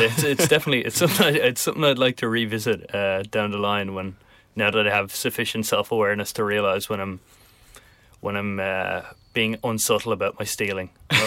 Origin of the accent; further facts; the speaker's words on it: Ballybrack, Leinster, Ireland; I'm from out in Ballybrack, although my mum, as I was telling earlier, comes from nearby in Coolock.